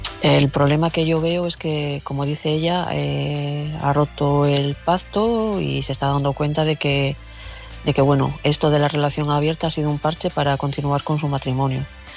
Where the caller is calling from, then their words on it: León, Castile and León, Spain; Hola a todos